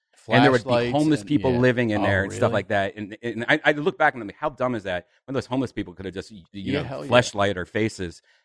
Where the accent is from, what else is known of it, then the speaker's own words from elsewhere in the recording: Columbus, Ohio, United States; But, it was cool growing up in Columbus because we were a test market city.